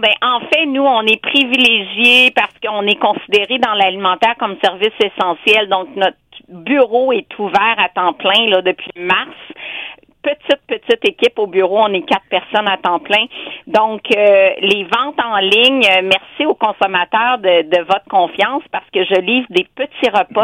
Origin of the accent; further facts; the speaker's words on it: Hull, Quebec, Canada; born there; Je suis née à Hull. J'ai étudié à l'Université d'Ottawa, donc j'adore la région.